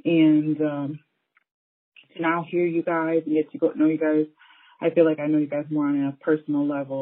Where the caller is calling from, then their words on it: Boca Raton, Florida, United States; I'm from South Florida, more exactly like the Boca del Rey area.